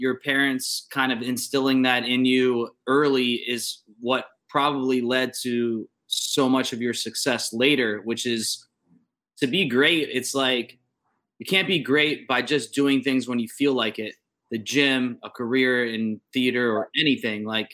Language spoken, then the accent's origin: English; Youngstown, Ohio, United States; I'm from Youngstown, which is an hour west of you.